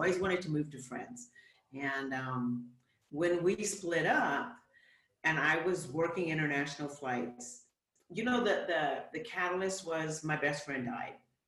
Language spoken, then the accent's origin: English; Cleveland, Ohio, United States; moved away as an adult; also born or lived in Miami; now in Spain; Originally, I grew up in Ohio. So originally, I'm from Cleveland, Ohio, Midwest. Yeah, before moving to Spain, I was in Miami for about 35 years.